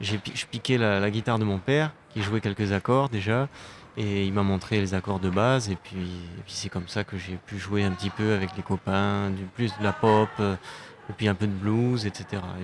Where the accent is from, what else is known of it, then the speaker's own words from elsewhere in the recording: Paris, Île-de-France, France; J'ai grandi donc à Paris